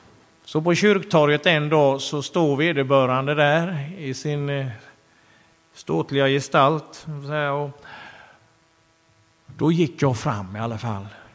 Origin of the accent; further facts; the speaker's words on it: Jönköping, Jönköping County, Sweden; Torpahemmet i Jönköping. Där jag är uppvuxen där i den stan.